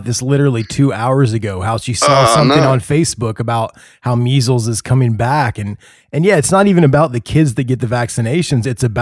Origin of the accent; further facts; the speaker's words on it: United States; That's how I say it. I'm an American.